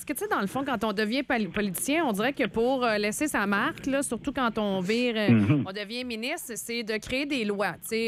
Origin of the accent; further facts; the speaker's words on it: Quebec, Canada; en tant que Québécois aussi, on demande toujours aussi plus de mesures.